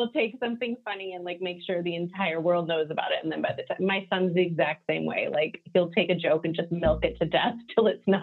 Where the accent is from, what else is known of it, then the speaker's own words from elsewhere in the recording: Cupertino, California, United States; also born or lived in Solon, Ohio; I was born in Solon, Ohio, which is where Matrix was founded. And there's like a huge hair community there. There's a ton of hair people in my family. And then I spent a few years growing up in Cupertino, which is where like Apple is.